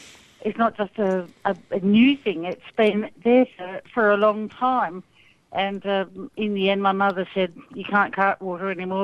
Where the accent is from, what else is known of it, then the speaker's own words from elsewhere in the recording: Port Hedland, Western Australia, Australia; moved away; I'd just like to say I'm an ex-West Australian and I come from Port Hedland originally.